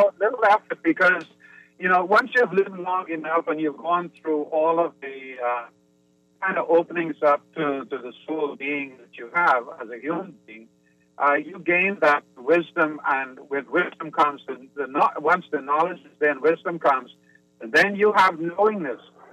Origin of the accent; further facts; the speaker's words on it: Long Island, New York, United States; growing up on Long Island, it is absolutely phenomenal because I have encountered people similar to people who grow up in Long Island